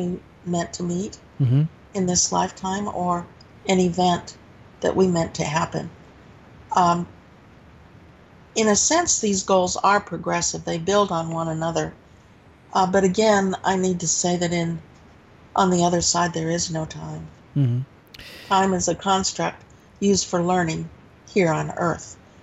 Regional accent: Alabama, United States; and by the way, I am from Alabama, to put this in context.

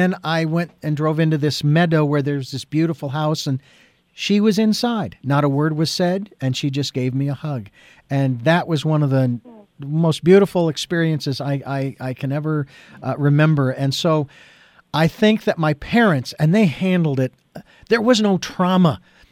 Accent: Phoenix, Arizona, United States; in the area of Florence, Arizona, where I was born and raised in Phoenix, but that's where she lived.

